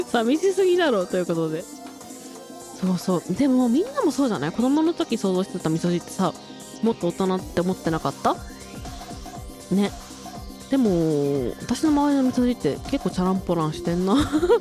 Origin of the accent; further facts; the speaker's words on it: Mutsu, Aomori, Japan; まず出身地、皆さんもう知ってると思うけど青森県です。青森県むつ市出身です。青森県のむつってどんなとこって、恐山があるところです。三大霊場ですね。